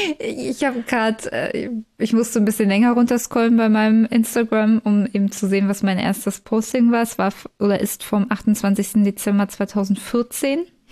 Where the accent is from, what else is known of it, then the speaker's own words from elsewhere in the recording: Brandenburg, Germany; Ich komme ja eigentlich aus dem Speckgürtel von Berlin.